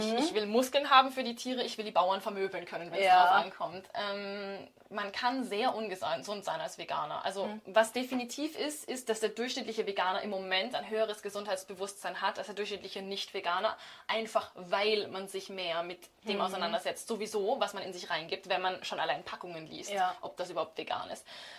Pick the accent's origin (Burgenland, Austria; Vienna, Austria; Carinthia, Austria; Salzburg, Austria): Vienna, Austria; Ich bin aus Wien.